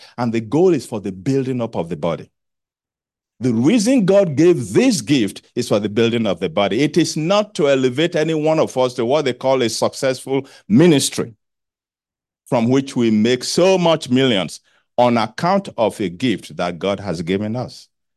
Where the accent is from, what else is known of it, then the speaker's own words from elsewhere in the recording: Nigeria; Yeah, I'm going to check the part of Nigeria that I'm from.